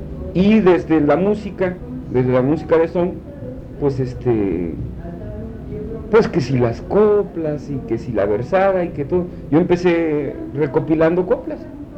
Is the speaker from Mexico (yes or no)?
yes; Mexico City, Mexico; Yo nací en el Distrito Federal, por lo tanto soy jarocho. No, la realidad de las cosas, yo cursé toda mi infancia y todos los estudios en el Distrito Federal